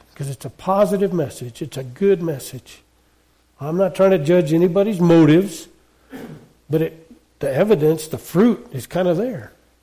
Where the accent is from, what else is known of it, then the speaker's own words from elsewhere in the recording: Wyoming, United States; I grew up in Wyoming. I visited a week ago. I took my daughter down to school. My hometown. I love that town.